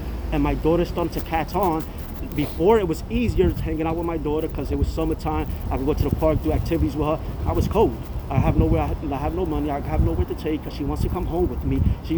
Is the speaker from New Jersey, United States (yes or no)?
yes; Jersey City, New Jersey, United States; moved away; I was in Jersey City. I'm from Jersey City. I moved out here to be closer to my daughter